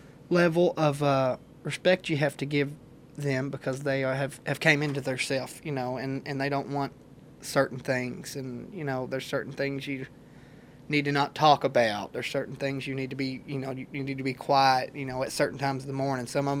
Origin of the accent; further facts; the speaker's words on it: Berea, Kentucky, United States; and I'm from Hillbilly Town, you know, in Berea, and they get a kick out of me because the way I think and the way I speak is different than what they're used